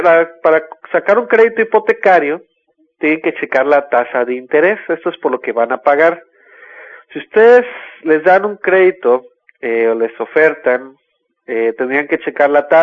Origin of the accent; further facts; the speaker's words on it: Mexico; el efecto a los bolsillos tanto de nosotros como mexicanos